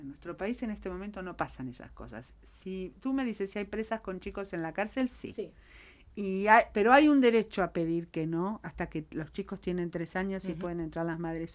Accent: Argentina; en mi país nosotros denunciamos maltrato y tortura

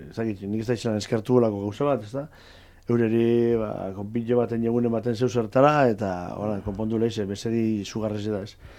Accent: Basque Country, Spain; accent: Biscayan; Bai, azikera batetik, azikinen euskaraz bizkaieraz abesten, gure euskalki zen

